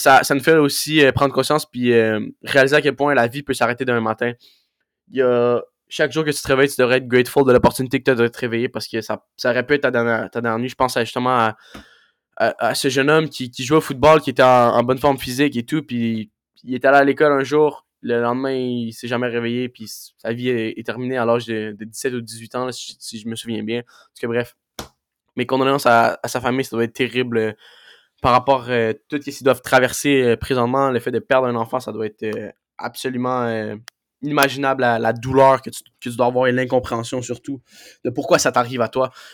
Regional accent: Laval, Quebec, Canada; moi je viens de Laval, j'ai grandi toute ma vie à Laval, donc ça m'a beaucoup affecté.

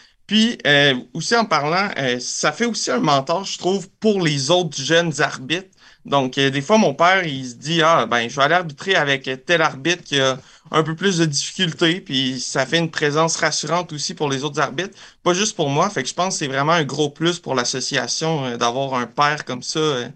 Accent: Quebec, Canada; comme un peu tous les Québécois, je pense que j'ai commencé par du soccer

